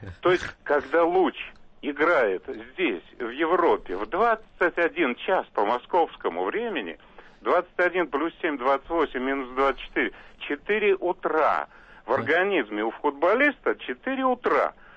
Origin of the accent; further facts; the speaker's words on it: Russian Far East, Russia; Я коренной дальневосточник, я вам уже докладывал.